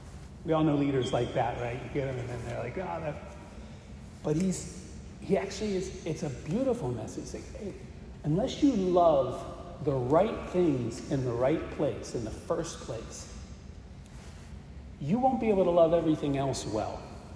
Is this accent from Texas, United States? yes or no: no; Akron, Ohio, United States; I grew up in Ohio, in Akron, Ohio